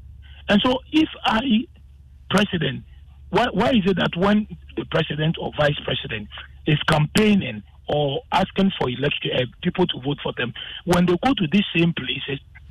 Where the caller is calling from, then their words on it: Tema, Greater Accra, Ghana; I'm calling from Tema.